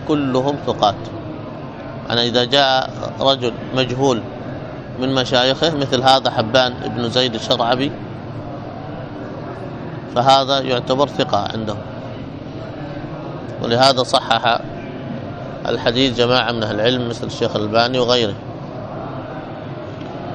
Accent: Hadramaut, Yemen; معنى المناطق العالية هذه عندنا في حضرموت أكثر شربهم من هذا الماء

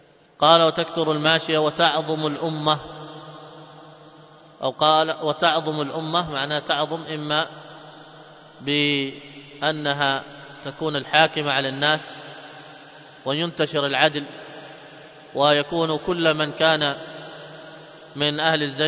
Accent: Yemen; وعندنا في اليمن هنا

